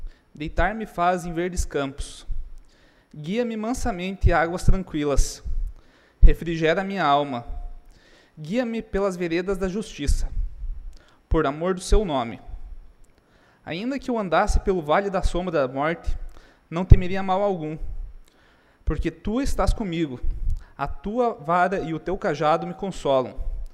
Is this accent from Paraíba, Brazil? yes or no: no; Curitiba, Paraná, Brazil; mesmo sendo curitibano, junto com a minha esposa, eu tive escolhas, e aqui escolhi.